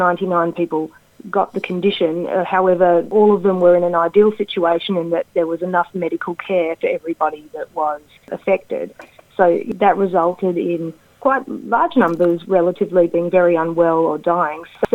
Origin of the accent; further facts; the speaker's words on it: Western Australia, Australia; I'm from Western Australia. I'm presently working in Western Australia.